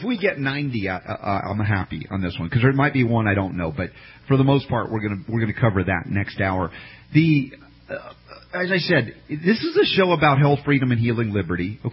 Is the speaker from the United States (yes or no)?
yes; United States; I know I'm an American. I was taught a little history, not the real stuff, though.